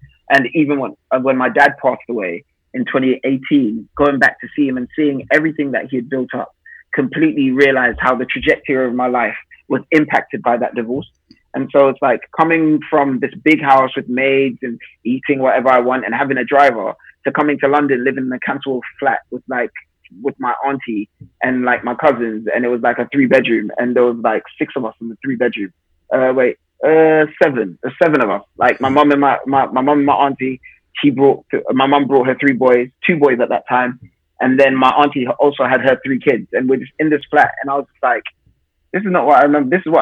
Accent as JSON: {"language": "English", "country": "Zambia", "tie": "born or raised there", "moved": "yes", "said": "I grew up in Zambia in a very affluent home."}